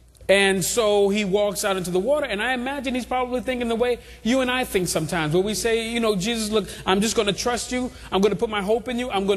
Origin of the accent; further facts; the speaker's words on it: Brooklyn, New York, United States; So I'm driving around I grew up in Brooklyn, right? You know what I mean? So growing up in Brooklyn, this is a long time ago, so you know.